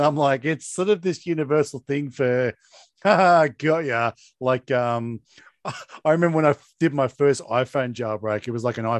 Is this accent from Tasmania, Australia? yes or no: yes; Hobart, Tasmania, Australia; where I grew up in Hobart, there's a lot of hills.